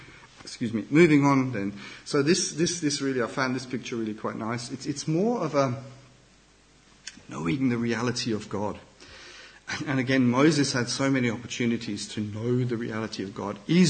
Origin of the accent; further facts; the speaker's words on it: Germany; a little 30-year anniversary that was recently held in my home country in Germany.